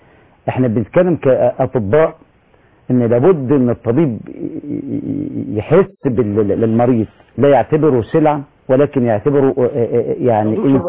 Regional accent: Egypt; المنظومة الصحية عندنا في مصر

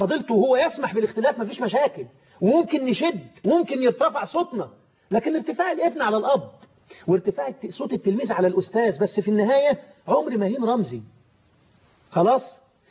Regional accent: Egypt; رغم ان احنا مصريين

